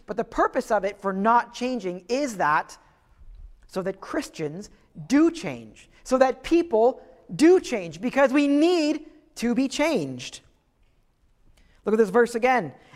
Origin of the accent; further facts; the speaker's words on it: Ottawa, Ontario, Canada; In growing up in Ottawa, where my parents' house was that I grew up